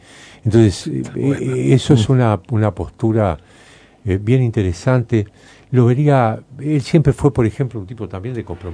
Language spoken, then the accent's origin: Spanish; Uruguay; como profundamente uruguaya.